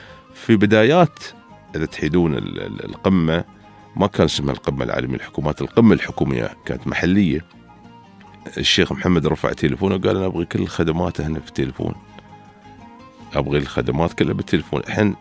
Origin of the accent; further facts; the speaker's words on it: Dubai, United Arab Emirates; نحن من هنا، من دبي